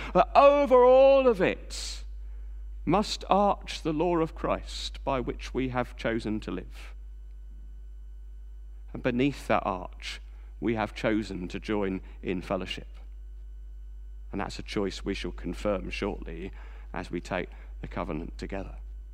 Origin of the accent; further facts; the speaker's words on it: Reading, South East England, United Kingdom; When I was growing up in Reading, there was a little shop, a little craft shop I used to visit.